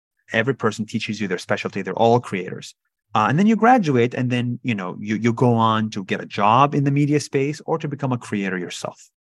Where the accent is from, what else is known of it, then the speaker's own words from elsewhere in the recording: Israel; Don't forget that I'm from Israel.